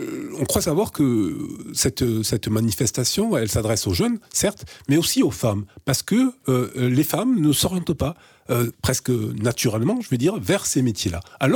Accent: Occitanie, France; ici chez nous en Tarn-et-Garonne

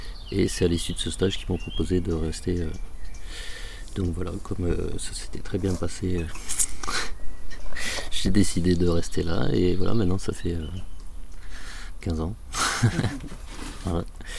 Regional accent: Bourgogne-Franche-Comté, France; je suis originaire de Bourgogne

